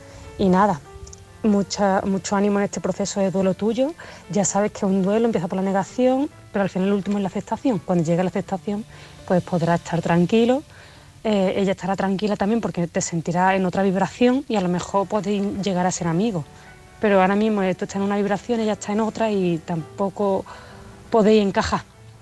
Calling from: Málaga, Andalusia, Spain; de Málaga

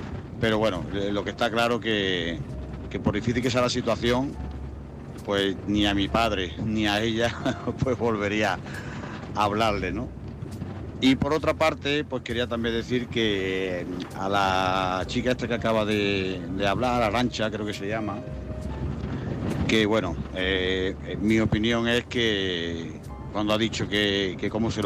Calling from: Jaén, Andalusia, Spain

